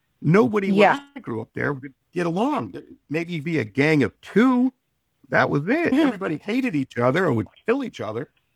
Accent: Detroit, Michigan, United States; Not I grew up in Detroit.

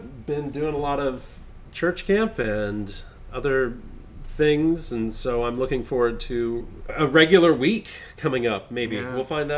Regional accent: Tulsa, Oklahoma, United States; because it's set in Tulsa, Oklahoma, I grew up living near the Admiral Twin drive-in that's in that movie.

